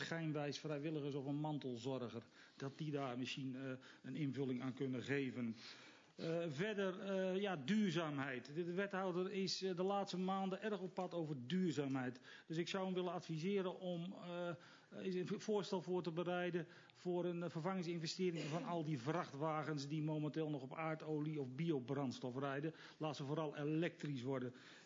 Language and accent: Dutch; Utrecht, Netherlands; nou ik kom uit Utrecht zelf